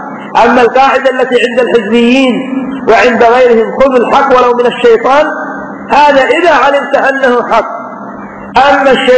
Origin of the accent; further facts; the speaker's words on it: Yemen; فإنهم عندنا في اليمن تبقى شاباتهم من الزواج